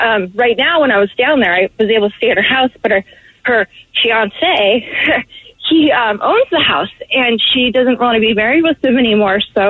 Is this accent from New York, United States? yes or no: no; Washington, United States; Since we're from Washington, you know, we would play, hey, we took it